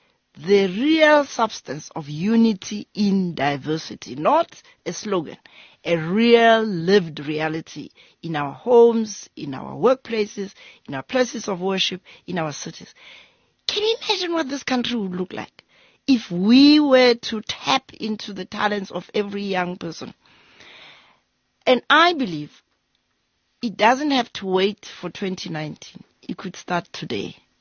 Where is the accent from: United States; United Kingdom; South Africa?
South Africa; And so we as South African citizens ought to ask ourselves the question, what is it that we need to be doing to put ourselves in a better position to make the kind of political choices that are going to help our country move forward?